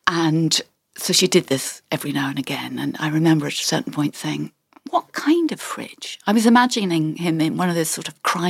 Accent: England, United Kingdom; born there; I know I was born in England, but I too am answerable to the fact

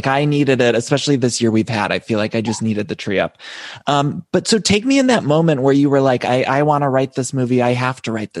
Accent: Ohio, United States; I'm from Ohio.

